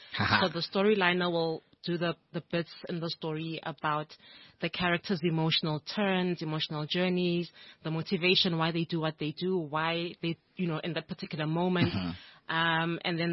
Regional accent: Itsoseng, North West, South Africa; I'm from Itsoseng in the Northwest.

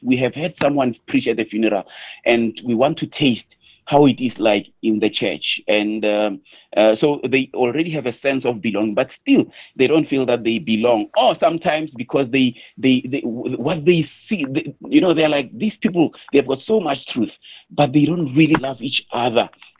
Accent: Cape Town, Western Cape, South Africa; I'm from the Western Cape, from Cape Town, but now I'm visiting Pretoria, I'm visiting my friend.

